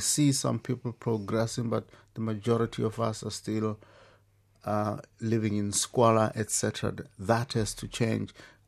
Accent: Randfontein, Gauteng, South Africa; Actually, I was born in Randfontein, in the West Rand. So that's where I grew up.

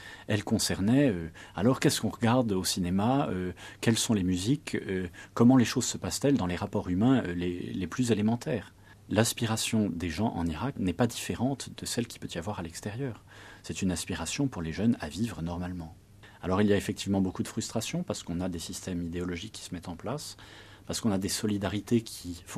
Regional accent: France; moi je suis français.

